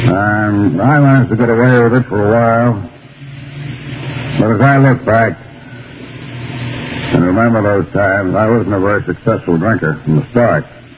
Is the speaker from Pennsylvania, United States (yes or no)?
no; Auburn, New York, United States; I come from Auburn in New York, as my native town. Went to a private school there.